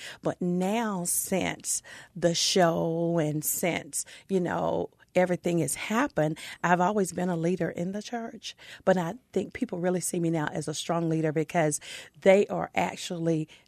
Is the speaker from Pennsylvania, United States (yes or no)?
no; Gay, Georgia, United States; That was a church I grew up in Gay, Georgia. And I actually left when I, you know, I moved off to college.